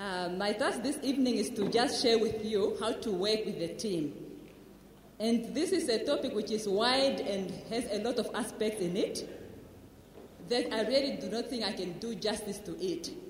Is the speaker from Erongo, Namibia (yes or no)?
no; Windhoek, Khomas, Namibia; I'm from Windhoek, Namibia.